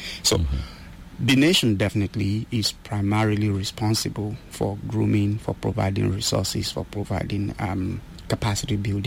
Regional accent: Nigeria; when I was growing up in Nigeria as a young guy

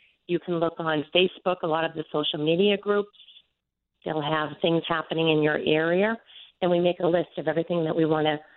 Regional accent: Boston, Massachusetts, United States; I'm from the Boston area, so it's 10 o'clock here.

